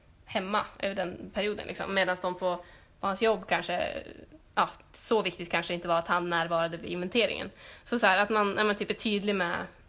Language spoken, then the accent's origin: Swedish; Härnösand, Västernorrland County, Sweden; now in Linköping, Sweden; Och mellan jul och nyår, då brukar vi alltid vara hemma i Härnösand. Alltså vi åker ju hem på jul och så stannar vi ända fram till nyår liksom.